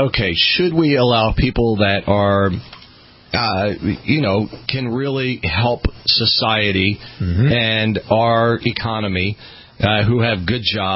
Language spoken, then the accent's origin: English; Maryland, United States; now in Virginia, United States; You know, I'm from Maryland, now live in Virginia, just across the river. And I always wanted to move back to Maryland.